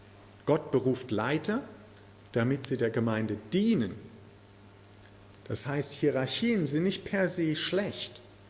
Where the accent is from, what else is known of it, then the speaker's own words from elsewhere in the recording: Germany; Ich bin Deutscher, aber ist egal.